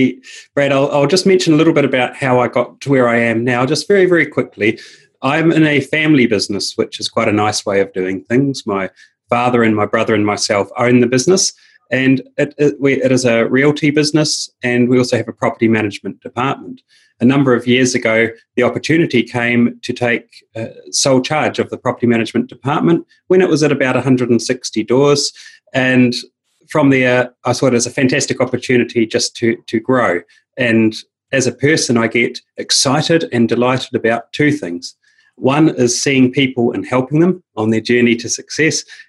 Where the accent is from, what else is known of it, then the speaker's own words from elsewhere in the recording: New Zealand; I'm come from New Zealand, right down the bottom of the globe there, in a town the size of about 90,000 people.